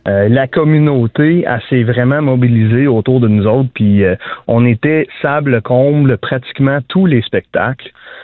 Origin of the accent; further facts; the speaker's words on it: Rockland, Ontario, Canada; Et moi, je viens de Rocklin, fait que les quatre, on vient de la région Est-Ottawa, Ontario